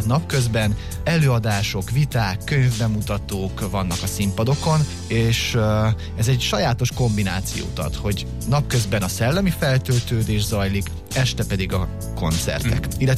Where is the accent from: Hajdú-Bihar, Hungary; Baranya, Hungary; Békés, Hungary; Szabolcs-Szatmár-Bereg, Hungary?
Baranya, Hungary; Pécs; mert pécsi vagyok